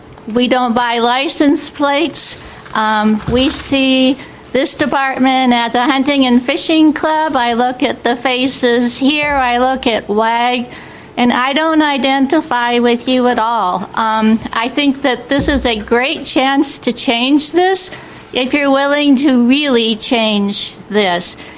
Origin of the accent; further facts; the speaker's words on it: Anacortes, Washington, United States; from Anacortes.